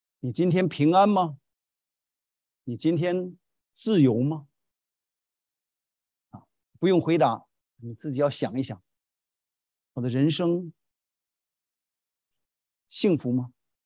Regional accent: China; now in United States; 我们从中国来，那时候中国红色的这个共产党统治，很多不自由。在美国我们很自由

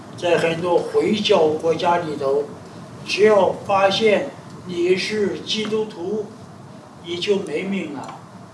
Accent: China; 就和那个老鹰，有那个，我们中国人叫雕啊，老雕鹰啊

